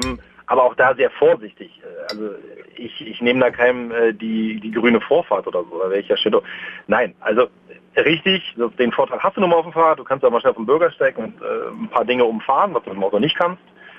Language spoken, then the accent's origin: German; Berlin, Germany; Also ich komme aus dem Süden von Neukölln, da in Rudow, da ist natürlich eher hat einen dörflichen Touch.